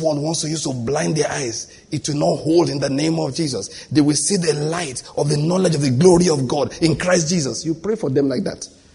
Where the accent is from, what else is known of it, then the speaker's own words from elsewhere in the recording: Enugu, Enugu State, Nigeria; I'm from Enugu.